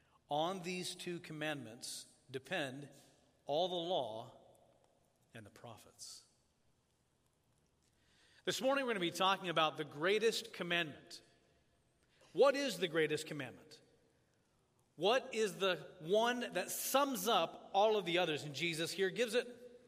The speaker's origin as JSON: {"language": "English", "country": "Tanzania", "tie": "born or raised there", "lives_now": "Lynchburg, United States", "said": "I grew up in Tanzania, and that is my home in East Africa."}